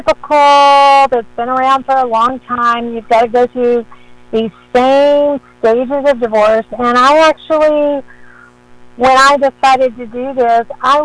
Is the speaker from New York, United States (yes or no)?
no; Florida, United States; now in Atlanta, United States; I am from Atlanta, Georgia. Originally from Florida, but I'm here in Atlanta, Georgia now.